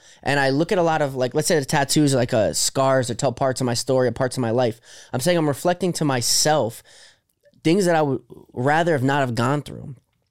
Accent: New Jersey, United States; born there; moved away as an adult; also born or lived in New York City / South Florida; now in Los Angeles, United States; I was born in Jersey. I lived in New York City for like as a young adult. Then I lived in South Florida for 8 years. And now I live in LA and Vegas.

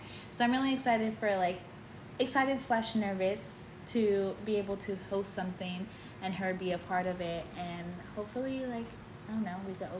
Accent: Atlanta, Georgia, United States; But I enjoyed it because I had a layover in my hometown, Atlanta.

